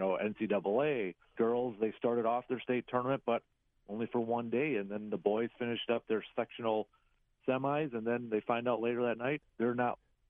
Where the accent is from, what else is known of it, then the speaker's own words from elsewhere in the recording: Medford, Wisconsin, United States; I'm from Medford, Wisconsin, so